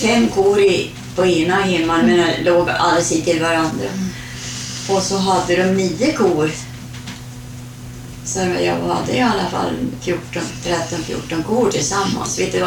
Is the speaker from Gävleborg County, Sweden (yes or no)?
yes; Ljusdal, Gävleborg County, Sweden; now in Indal, Sweden; jag är egentligen född i Lagfors i Ljusdorp, fast nu de flyttade till Bredsjön föräldrarna. Så jag har ju liksom haft min barndom där uppe.